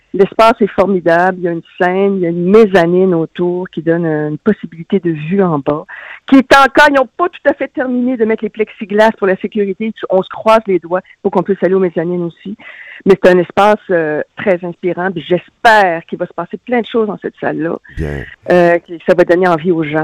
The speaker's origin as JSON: {"language": "French", "town": "Montreal", "region": "Quebec", "country": "Canada", "said": "Écoute, moi, c'est parce que je viens de Montréal."}